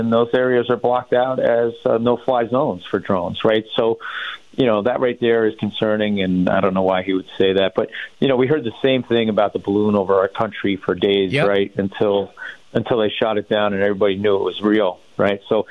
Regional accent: New Jersey, United States; listen, we're all from Jersey, right?

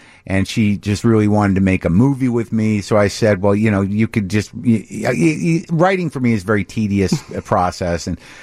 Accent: Albuquerque, New Mexico, United States; I grew up in New Mexico in Albuquerque

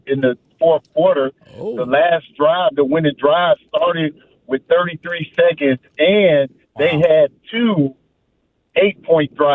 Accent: Michigan, United States; also born or lived in Denver; I'm from Michigan, but my family is between Michigan and Denver.

